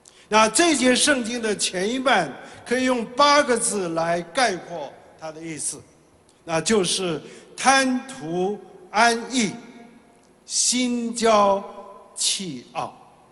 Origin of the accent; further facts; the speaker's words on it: South Korea; 我生长在韩国，你知道吗？韩国，我不是韩国人，我虽然生在韩国，我不是韩国，我是中国人。